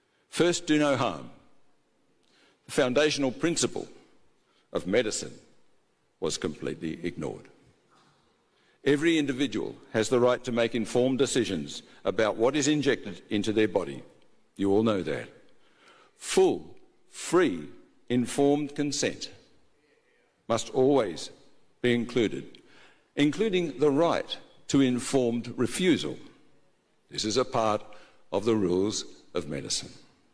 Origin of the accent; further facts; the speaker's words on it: Melbourne, Victoria, Australia; And I come from Melbourne, ladies and gentlemen, the most lockdown city in the world.